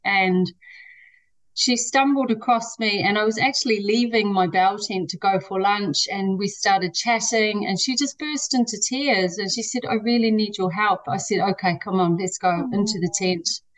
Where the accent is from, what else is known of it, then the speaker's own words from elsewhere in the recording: New Zealand; moved away as an adult; now in Ireland; I'm a Kiwi. I left there a long time ago when I was 18